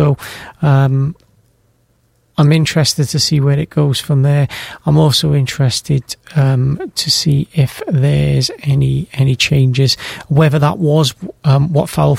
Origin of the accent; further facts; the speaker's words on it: Wales, United Kingdom; And not just because I'm from Wales